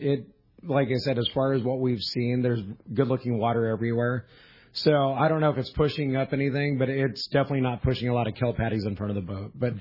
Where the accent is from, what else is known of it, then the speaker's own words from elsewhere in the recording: Fillmore, California, United States; I grew up in Fillmore, up in Ventura County, by Magic Mountain, and as a kid, I loved bass fishing, trout fishing. I lived by Fillmore Fish Hatchery.